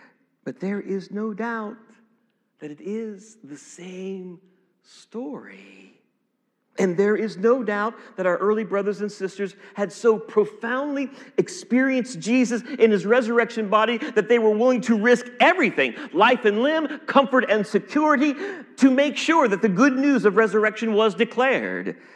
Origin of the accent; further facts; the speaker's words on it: Ohio, United States; I grew up in Ohio. One earthquake in Ohio really was an earthquake.